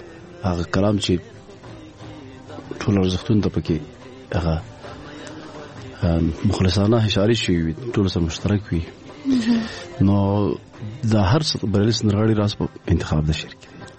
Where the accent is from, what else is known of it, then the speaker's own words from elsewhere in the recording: Paktia, Afghanistan; مونږ د پکتیا یو